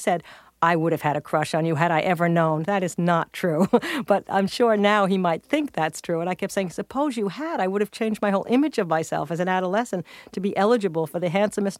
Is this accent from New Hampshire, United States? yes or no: no; Rockville Centre, New York, United States; Indeed, I gave a talk in Rockville Center at my hometown in the high school last week